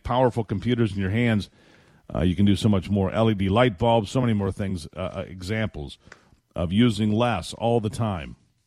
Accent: United States; I'm an optimist because I'm an American, I'm a capitalist

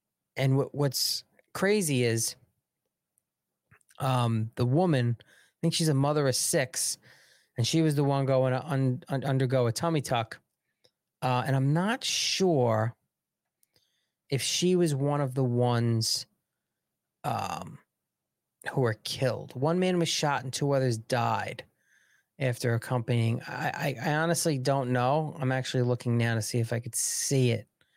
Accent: United States; me as an American, I have no desire to go to any other country right now.

